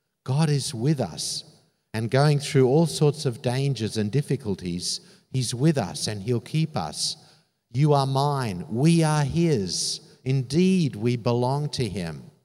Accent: Sydney, New South Wales, Australia; Well, we're from Sydney, and when I was 16 years old, a student, I went to an evening rally

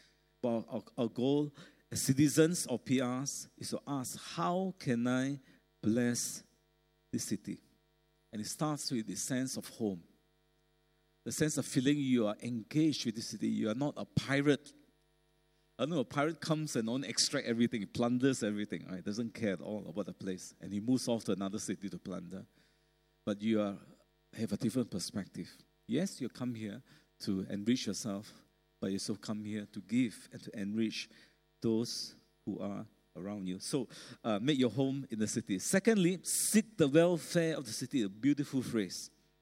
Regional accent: Malaysia; now in Singapore; My first few years as a Malaysian

